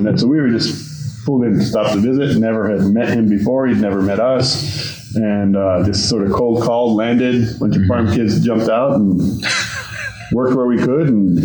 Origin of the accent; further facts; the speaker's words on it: Colorado, United States; Yes. I grew up in Southern Colorado. Closest town on the map is Alamosa, which is just about 20 miles north of the southern border.